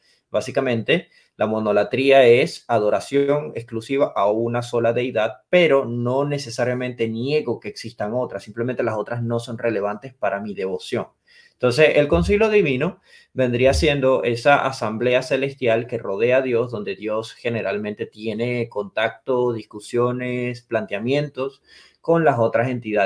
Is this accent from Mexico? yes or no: no; Venezuela; moved away as an adult; also born or lived in Scotland; yo soy venezolano, yo nací en Venezuela, pero yo me mudé a los 19, 20 años a Escocia. Actualmente tengo 26 años y yo pues estuve 6 años en Europa.